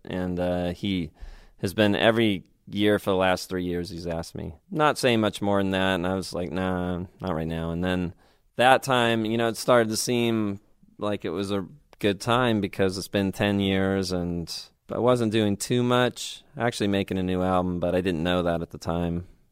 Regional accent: United Kingdom; I was being British dramatic at the show.

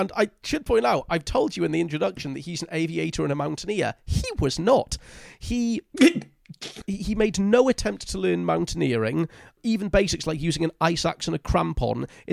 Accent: United Kingdom; I'm not sure how I feel as a British person being on a podcast with two Irishmen

